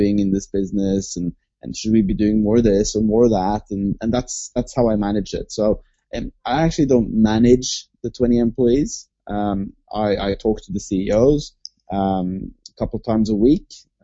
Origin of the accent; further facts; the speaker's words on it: Norway; English is a second language; So, I'm from Norway